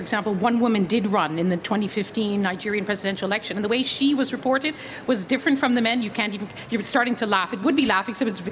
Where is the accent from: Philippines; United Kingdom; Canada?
Canada; I'm Canadian and I work in many parts of the world